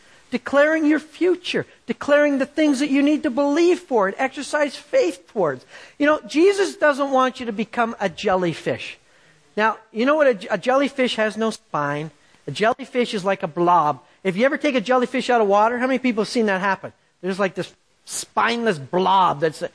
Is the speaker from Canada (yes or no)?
yes; Canada; I'm from Canada. Lots of frozen water up there.